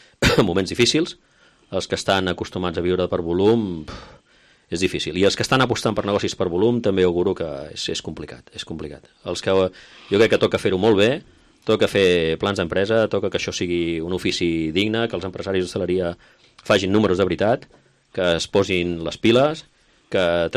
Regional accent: Girona, Catalonia, Spain; perquè sóc gironí i ho penso així

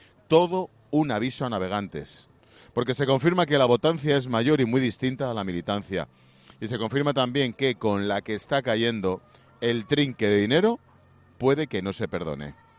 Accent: Spain; Y a mí, como español

